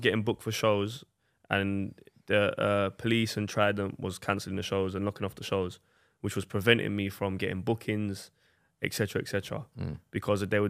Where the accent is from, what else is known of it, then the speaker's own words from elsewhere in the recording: Lewisham, London, United Kingdom; And I'm from Lewisham, which is also known as Blueborough.